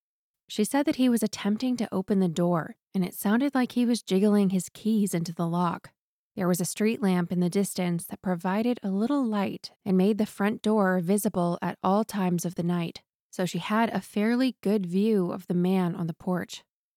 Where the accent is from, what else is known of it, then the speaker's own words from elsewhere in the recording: Newport, United States; So my parents built the house that I grew up in Newport